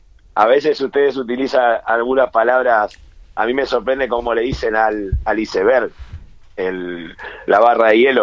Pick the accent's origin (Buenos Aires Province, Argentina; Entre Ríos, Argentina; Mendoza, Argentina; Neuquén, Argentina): Buenos Aires Province, Argentina; Soy de Buenos Aires, no soy porteño, porque porteños son los de Capital Federal, yo soy del Gran Buenos Aires, alrededor de la capital.